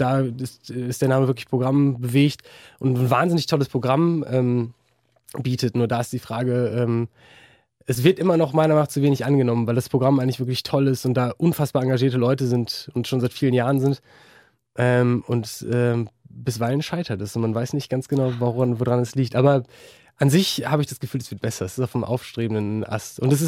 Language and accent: German; Dortmund, North Rhine-Westphalia, Germany; Dortmund ist sehr schön und ist eigentlich irgendwie auch meine Heimat.